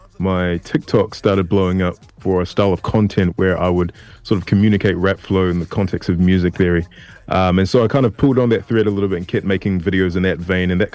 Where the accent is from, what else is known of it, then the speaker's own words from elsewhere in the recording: Nigeria; as a Nigerian, as a son of Nigerian parents